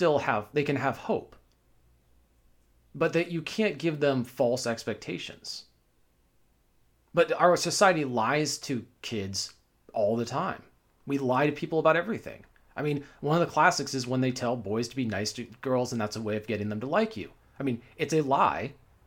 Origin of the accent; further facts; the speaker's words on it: Bellevue, United States; The town I grew up in doesn't exist anymore. The Bellevue of 1990s doesn't exist.